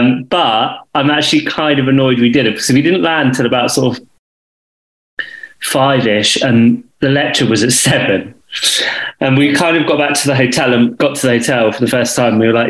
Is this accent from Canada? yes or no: no; England, United Kingdom; you can tell I'm English.